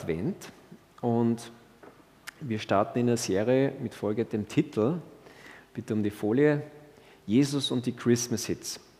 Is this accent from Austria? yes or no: yes; Austria; wir sind ja Österreicher, wir reden ja nicht Englisch, also zum Teil